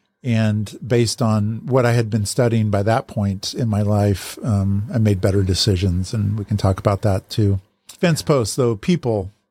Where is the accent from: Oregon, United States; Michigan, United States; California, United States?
Oregon, United States; Salem; I got called out of that position just by life circumstances to move back to my hometown in Salem, Oregon